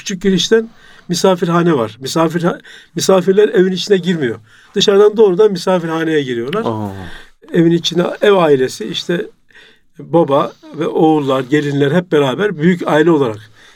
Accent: Konya, Turkey; İşte bizim tabii Konya ile de irtibatımız var. Konyalıyız aynı zamanda.

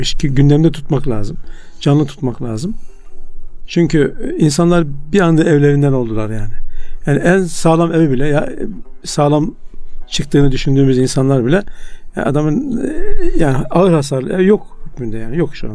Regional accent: Konya, Turkey; Şu anda Konya'da, ben Konyalı olduğum için orayla ilgileniyorum.

